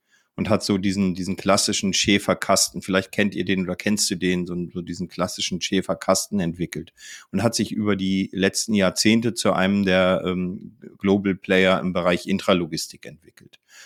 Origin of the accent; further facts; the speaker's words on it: Northern Germany, Germany; Ja, ich bin ja Norddeutscher auch.